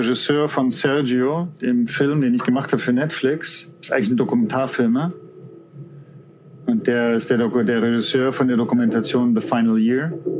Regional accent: Stuttgart, Baden-Württemberg, Germany; Ich komme aus Stuttgart, da gab es

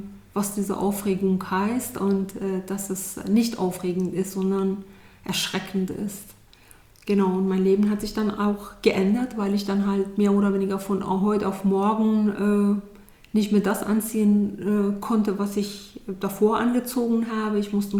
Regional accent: Iran; born or raised there; now in Germany

